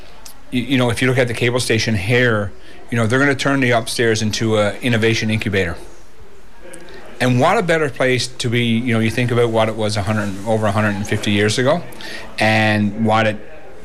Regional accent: Canada; as a Canadian, I look at Ireland

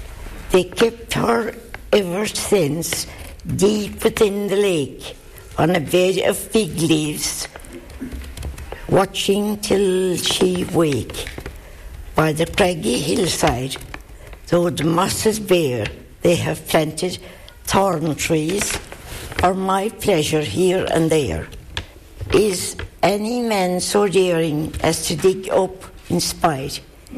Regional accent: Gortic Lee, Munster, Ireland; I come from Gortic Lee. That's near Tralee, 7 miles from Tralee.

